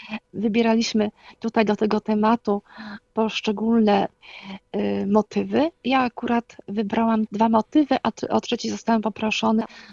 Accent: Gostyń, Greater Poland Voivodeship, Poland; now in Ostrów Wielkopolski, Poland; mieszkam w Ostrowie, ale żeby uspokoić ewentualne nastroje, mówiąc żartem, pochodzę z Gostynia, tam się urodziłam w Gostyniu właśnie

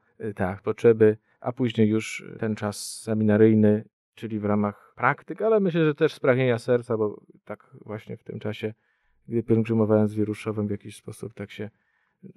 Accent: Łódź Voivodeship, Poland; Znaczy ja pochodzę z ziemi wieruszowskiej.

